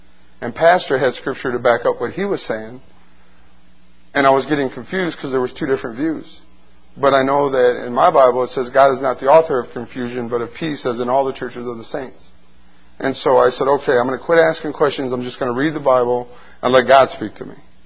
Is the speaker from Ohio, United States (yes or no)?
no; Lake Station, Indiana, United States; now in Michigan, United States; I'm originally from Lake Station. I graduated from Lake Station High School.